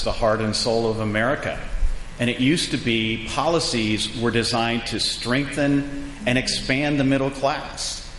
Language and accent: English; Brooklyn, Iowa, United States; the people I grew up with in Brooklyn, Iowa. When my dad had his accident at the grain elevator and was laid up for almost a year